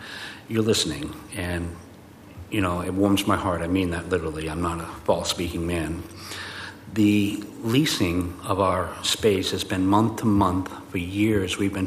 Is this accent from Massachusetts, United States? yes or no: yes; Boston, Massachusetts, United States; moved away; I grew up in Boston, and to get in front of the mayor, you need to know somebody